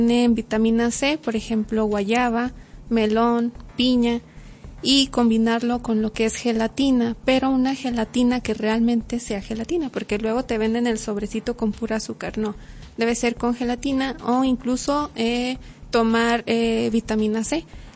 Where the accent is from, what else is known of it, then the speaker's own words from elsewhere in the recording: Durango, Mexico; Y realmente nosotros como mexicanos o como duranguenses no tendemos a consumir tanto pescado.